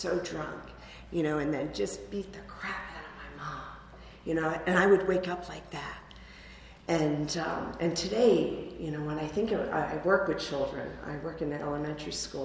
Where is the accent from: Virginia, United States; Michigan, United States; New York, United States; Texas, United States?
New York, United States; Middletown; I am born and raised in Middletown, New York, a great little town in the Catskills.